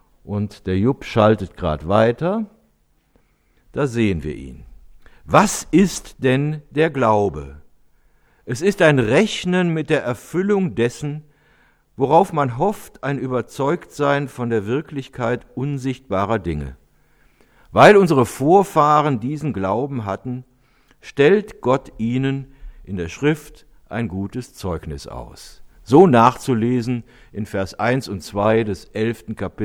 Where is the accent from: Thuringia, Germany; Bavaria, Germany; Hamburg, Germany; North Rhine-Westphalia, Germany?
North Rhine-Westphalia, Germany; Cologne; Ich bin Kölner. Ich bin da zwar nicht geboren, aber ich bin da aufgewachsen.